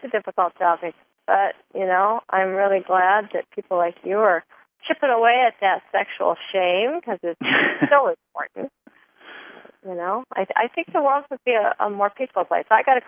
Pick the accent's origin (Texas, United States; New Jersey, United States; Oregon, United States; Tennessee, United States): Oregon, United States; We don't have nettles down here in Northern California, but I grew up in Oregon, and we got plenty of them up there.